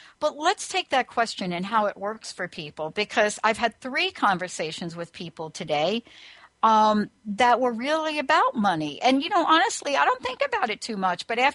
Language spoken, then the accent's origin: English; New Jersey, United States; he graduated from Rutgers, and I'm from New Jersey.